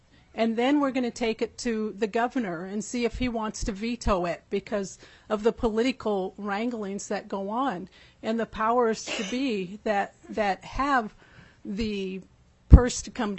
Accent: Klukwan, Alaska, United States; I'm from the Chilkat Indian Village of Klukwan

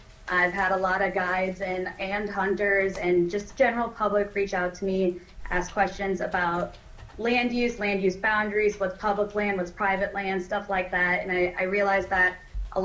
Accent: Alaska, United States; My family owns a farm that I grew up on in Alaska. My primary residence and only residence that I own is in Alaska.

